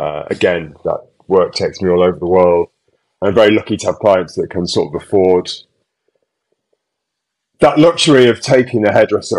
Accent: Yorkshire and the Humber, United Kingdom; moved away as an adult; now in London, United Kingdom; as you said. I'm originally from Yorkshire. I've been living in London now for 30 years. I'm getting really old. I'm like 51 now.

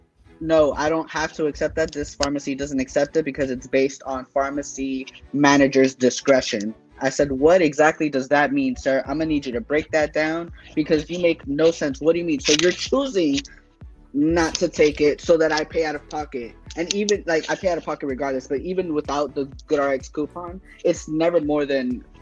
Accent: Miami, Florida, United States; And I'm in Miami right now, like this is my hometown, so I should have expected it

